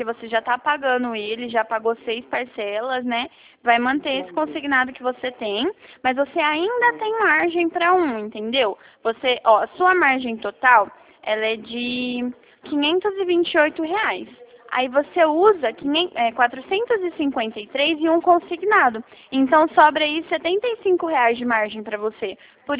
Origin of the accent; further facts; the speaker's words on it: Bauru, São Paulo, Brazil; Eu sou de Bauru.